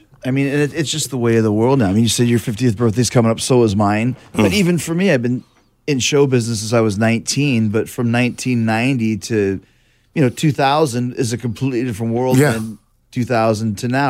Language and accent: English; Canada; I can be racist against Canadians